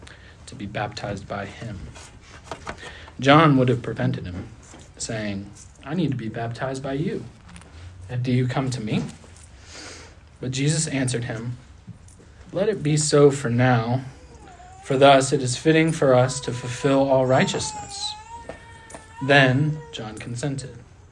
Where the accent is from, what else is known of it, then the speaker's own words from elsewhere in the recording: United States; because I'm an American.